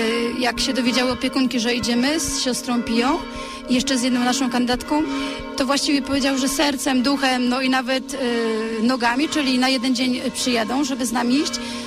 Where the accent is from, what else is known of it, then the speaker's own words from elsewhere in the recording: Wrocław, Lower Silesian Voivodeship, Poland; Tak, jestem z Wrocławia, pochodzę z Wrocławia